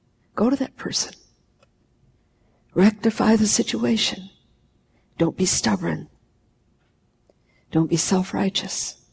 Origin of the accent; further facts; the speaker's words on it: United States; I'm not Australian, I'm American